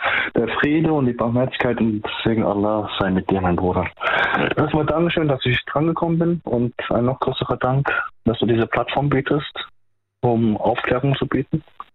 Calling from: Offenburg, Baden-Württemberg, Germany; Ich komme aus Offenburg.

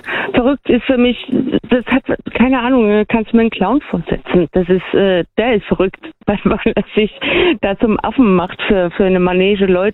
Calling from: Brühl, Baden-Württemberg, Germany; Hi, ich bin aus Brühl.

